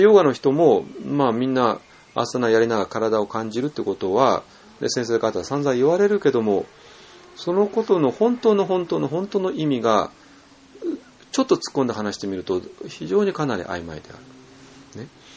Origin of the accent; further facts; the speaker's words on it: Tokyo, Japan; まあ、だから私も東京で育った人間だったから、